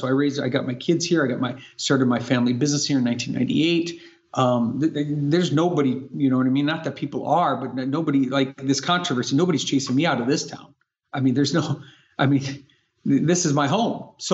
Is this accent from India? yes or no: no; North Dakota, United States; Well, I'm from North Dakota.